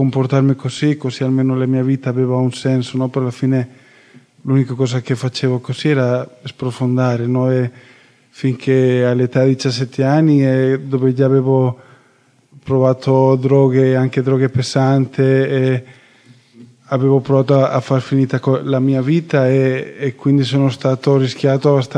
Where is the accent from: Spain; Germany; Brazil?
Spain; Italian is a second language; ho 26 anni, vengo dalla Spagna